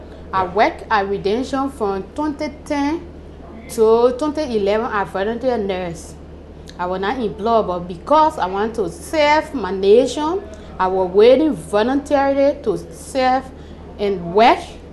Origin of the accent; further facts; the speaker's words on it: Liberia; now in Monrovia, Liberia; I grew up in Lima and I came in Monrovia 2003.